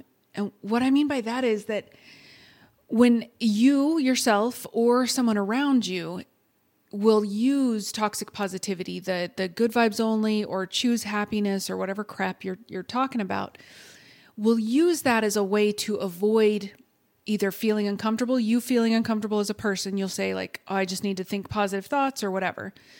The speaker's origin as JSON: {"language": "English", "region": "Texas", "country": "United States", "said": "I'm sorry. I'm from Texas."}